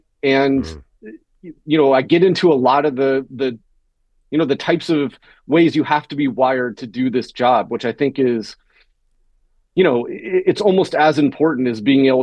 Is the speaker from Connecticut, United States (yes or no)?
no; Boulder, Colorado, United States; I was born in Colorado and grew up part of my life in Boulder